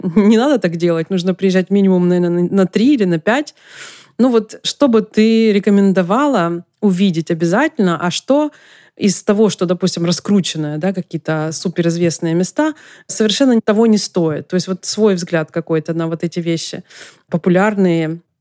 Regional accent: Donetsk, Donetsk Oblast, Ukraine; now in Los Angeles, United States; я из Донецка. У меня совершенно другой бэкграунд. И я как бы выросла в такой атмосфере, ну, когда тебе страшно в подъезд зайти, понимаешь?

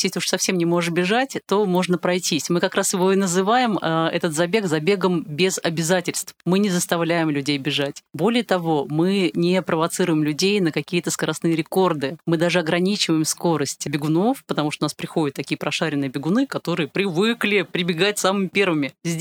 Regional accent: Nizhny Novgorod, Nizhny Novgorod Oblast, Russia; Я сама из Нижнего Новгорода.

